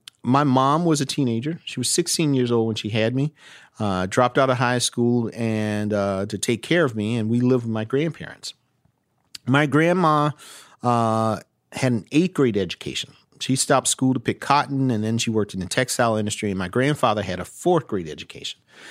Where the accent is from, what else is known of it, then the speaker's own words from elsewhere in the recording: Orangeburg, South Carolina, United States; If you're a black kid growing up in a town like Orangeburg, my hometown, I want to make sure that you can live the American dream.